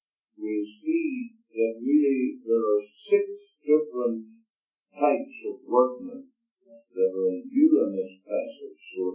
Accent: Canada; I'm a Canadian, of course.

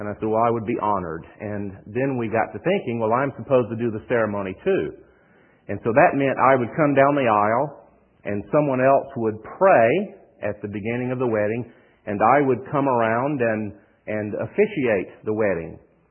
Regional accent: the South, United States; accent: Southern; Now, you'll get accustomed to my accent. There are some sayings, some things that we say in the South, and it may take you a little while to catch on

